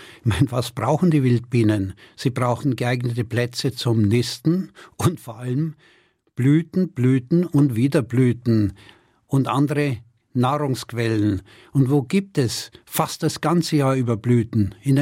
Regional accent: Munich, Bavaria, Germany; und ich betone damit Nachdruck als Münchner

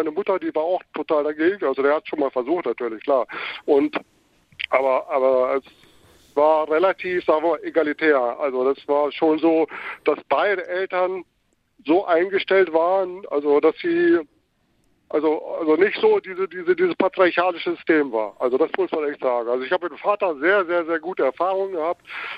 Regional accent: Lower Saxony, Germany; now in Bielefeld, Germany; da war ich natürlich schon außerhalb, jetzt in Bielefeld. Ich komme aus Niedersachsen

